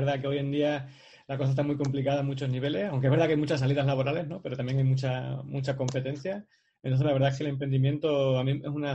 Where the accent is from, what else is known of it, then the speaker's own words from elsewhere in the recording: Extremadura, Spain; como soy de Extremadura, tierra de secano, pues me decanté por la biología normal. Pero si no, si hubiese tenido mar